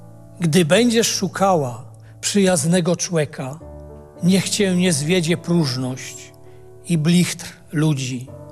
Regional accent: Ostrów Mazowiecka, Masovian Voivodeship, Poland; pochodzę z Ostrowy Mazowieckiej.

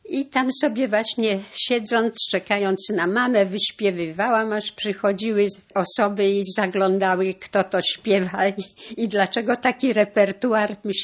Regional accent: Brest, Brest Region, Belarus; Urodziłam się w Brześciu nad Bugiem, wojewódzkie miasto Polesia. Mam sentyment do tego miasta, jak również do tej krainy poleskiej. Często lubię wspominać te czasy, gdzie jako dziecko mieszkaliśmy w Brześciu.

